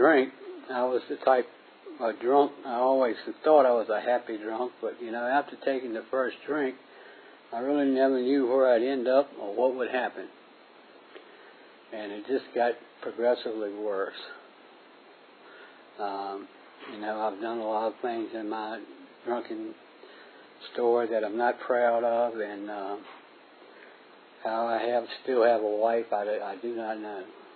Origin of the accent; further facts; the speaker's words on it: Culpeper, Virginia, United States; You know, I was born and raised here in Culpeper, and I never set out to become an alcoholic.